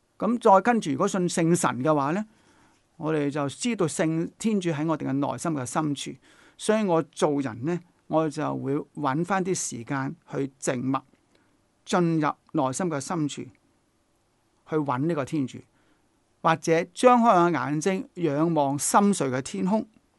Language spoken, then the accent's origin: Chinese; China; 我们中国人经常说求同存异